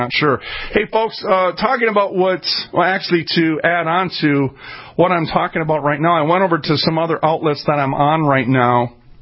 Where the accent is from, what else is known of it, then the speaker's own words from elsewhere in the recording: Minneapolis, Minnesota, United States; I'm from North Minneapolis. I get it, right? You know, it's interesting. I was kind of raised up in the hood in North Minneapolis.